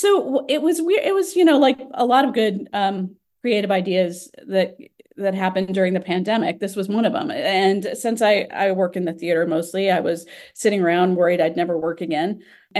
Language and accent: English; Fort Lauderdale, Florida, United States; I grew up in South Florida in the Fort Lauderdale area. Went to elementary school in Pembroke Pines, Florida, and then my parents moved out of the state, and then they came back.